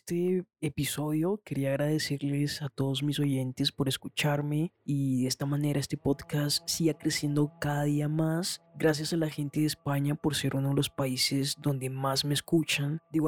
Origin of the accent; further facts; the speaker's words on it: Colombia; y obviamente en mi tierrita Colombia